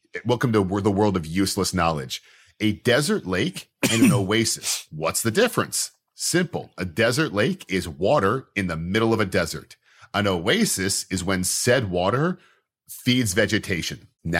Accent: United States; I actually don't know what a hectare is. I'm American.

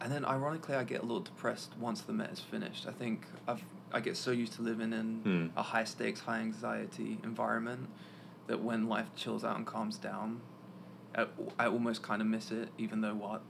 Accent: London, United Kingdom; From Southeast London. Born and raised.

